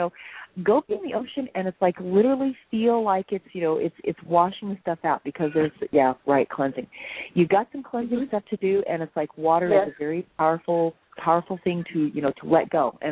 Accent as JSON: {"language": "English", "region": "Hawaii", "country": "United States", "tie": "born there", "said": "Like I said, I was born in Hawaii."}